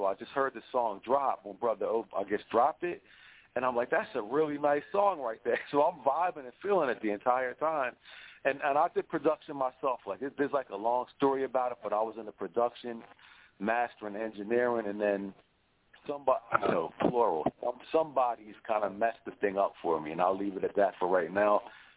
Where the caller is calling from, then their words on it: New Jersey, United States; I'm calling from South Jersey.